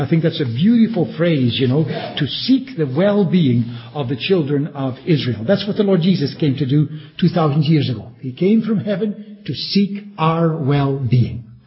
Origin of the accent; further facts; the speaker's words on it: Netherlands; English is a second language; now in Belgium; I only have to open my mouth in Belgium, and they can hear by my accent, you know.